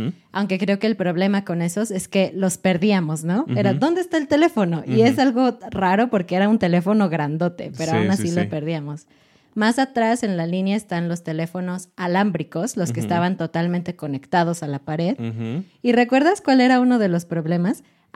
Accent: Mexico; como somos conocidos los mexicanos

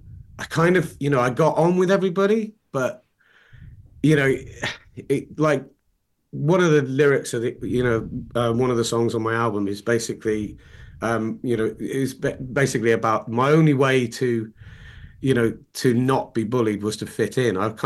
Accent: Plymouth, South West England, United Kingdom; I grew up in Plymouth where it just was not cool to do anything to do with the arts.

